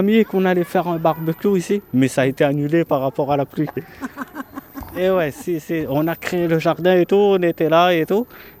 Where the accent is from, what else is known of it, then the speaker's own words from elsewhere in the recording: Réunion, France; je venais de la Réunion